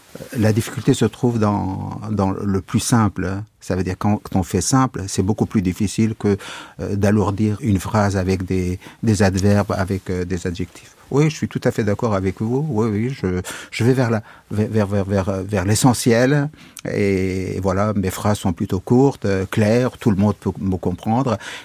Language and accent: French; Syria; born there; et puisque je suis né en Syrie, alors je vais le lire